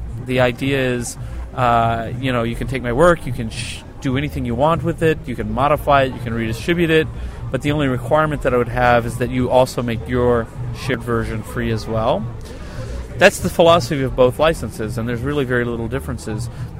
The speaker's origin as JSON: {"language": "English", "country": "United States", "said": "because as an American, I say, well, whatever, it's history, you know. We don't care about history. We're Americans, you know."}